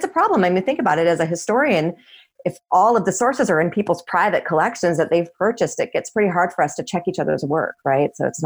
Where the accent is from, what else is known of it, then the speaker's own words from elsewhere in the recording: Idaho, United States; I was from Idaho. I didn't know.